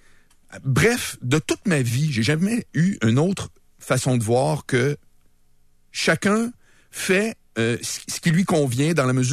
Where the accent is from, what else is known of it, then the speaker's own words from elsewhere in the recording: Charlesbourg, Quebec, Canada; je viens de Charlebourg, puis grand-père vient de Saint-Tite. Tu peux pas avoir plus catholique blanc la patente.